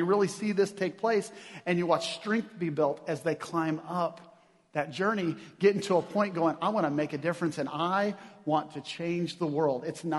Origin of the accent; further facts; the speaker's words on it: Kansas, United States; And he's also from Wichita, Kansas, which happens to be my home state. He grew up 210 miles from me.